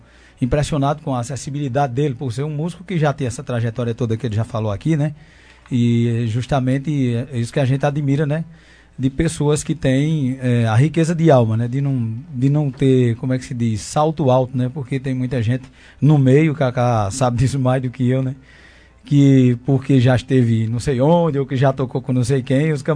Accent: Carnaúba, Brazil; na minha infância, lá no sítio, na Carnaúba, eu sou um menino de sítio, né? Graças a Deus, um menino pobre

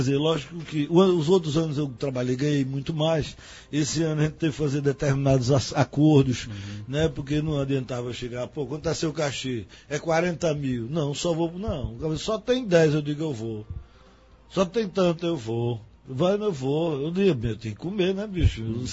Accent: Afogados da Ingazeira, Pernambuco, Brazil; also born or lived in Guaraci; eu sou do Pajeú, nasci em Guaraci, mas eu sou de Afogado, dependendo do momento.

